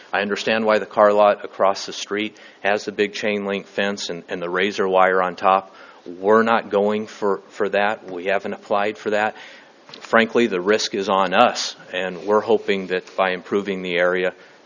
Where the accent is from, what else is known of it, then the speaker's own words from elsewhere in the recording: Paso Robles, California, United States; I'm from Paso Robles.